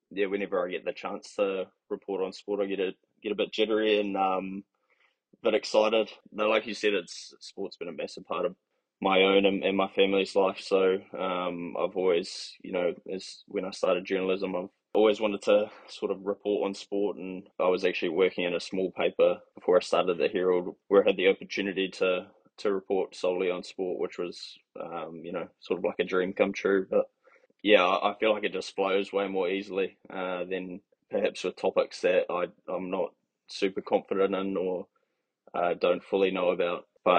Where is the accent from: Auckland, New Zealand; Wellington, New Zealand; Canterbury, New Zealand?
Auckland, New Zealand; I was born and raised in Auckland. My parents own a lifestyle block. It's probably about an hour outside of Auckland City, down south. So it's nice and secluded